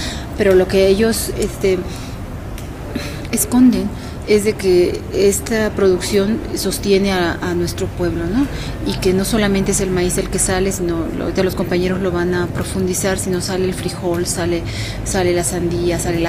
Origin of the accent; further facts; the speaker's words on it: Juchitán, Oaxaca, Mexico; soy de Juchitán, Oaxaca. Soy miembro del colectivo magisterial popular 14 de junio y de la Asamblea en Defensa de la Tierra y el Territorio.